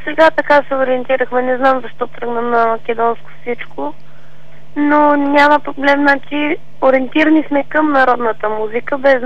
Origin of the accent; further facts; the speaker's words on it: Pazardzhik, Pazardzhik Province, Bulgaria; Абе, всичките са хубави, но тъй като съм си от Пазарчик, мисля, че към тракийското съм по...